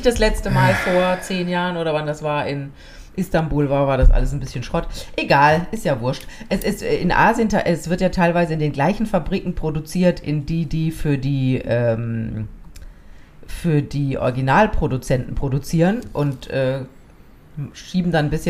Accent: Baden-Württemberg, Germany; als Schwäbin

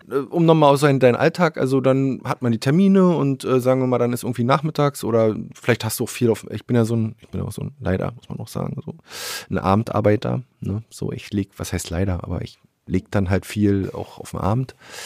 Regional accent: Berlin, Germany; als Berliner, als gebürtiger Berliner

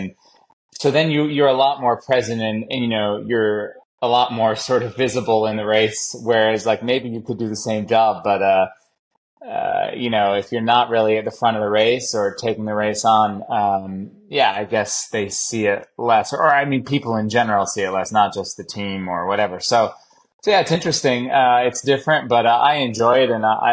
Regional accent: United States; Yeah, I'm an American pro cyclist, and like you said, I race for Decathlon AG Désert La Mondiale.

